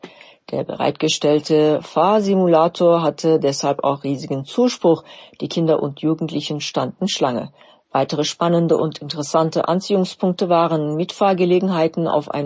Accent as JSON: {"language": "German", "town": "Gera", "region": "Thuringia", "country": "Germany", "tie": "born or raised there", "said": "Auch meine Heimatstadt Gera beteiligte sich daran."}